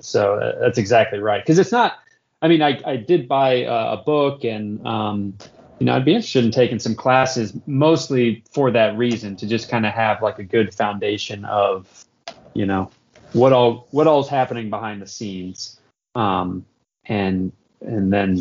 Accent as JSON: {"language": "English", "region": "Virginia", "country": "United States", "tie": "born or raised there", "said": "I grew up in Virginia, and they had a few pieces made by some local guys."}